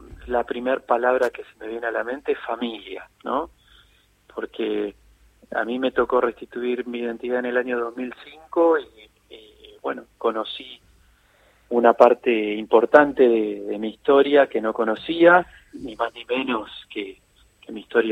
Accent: La Plata, Buenos Aires Province, Argentina; yo soy de La Plata, Delia también

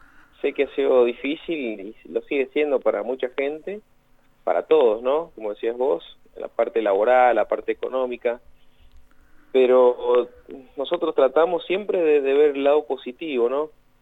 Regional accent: Argentina; como buen argentino

